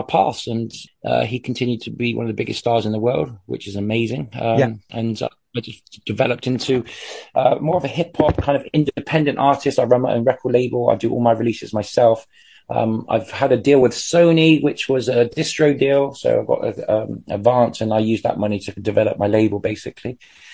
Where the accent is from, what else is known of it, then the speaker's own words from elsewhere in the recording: Bristol, South West England, United Kingdom; I was from Bristol in the UK.